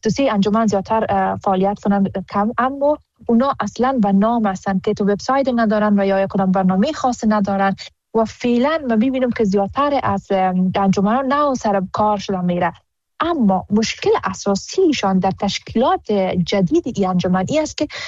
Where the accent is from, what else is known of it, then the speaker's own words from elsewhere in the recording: Afghanistan; ما حمایت همه افغانهای ما را ضرورت داریم و خودم یک قدر از خونمون به بدنم باشه بخاطر وطندارم، وطنم دریغ نمیکنم